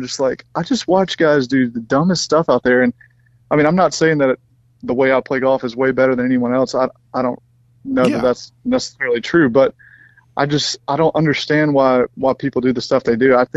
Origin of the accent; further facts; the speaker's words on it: Mississippi, United States; And, you know, I grew up in Mississippi.